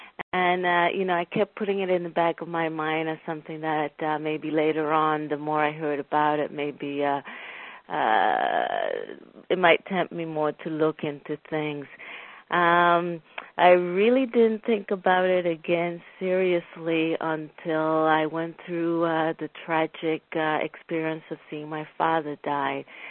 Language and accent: English; Puerto Rico; now in Los Angeles, United States; I am 42 years old. I'm originally from Puerto Rico, although I've been living here in Los Angeles for the past almost 18 years.